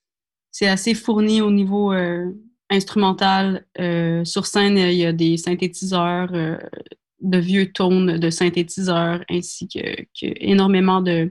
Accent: Quebec, Canada; Tu sais, je suis québécoise, donc au Québec, on est beaucoup, on est un petit milieu quand même, et on est à côté des États-Unis, à côté du Canada anglais.

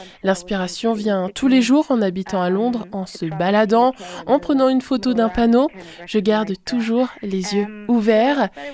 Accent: Italy; French is a second language; now in United Kingdom; Je viens d'Italie à l'origine, alors je pense qu'en arrivant au Royaume-Uni, j'ai aussi amené mon héritage, mais je pense que je n'avais jamais vu cela avant de déménager de l'Italie.

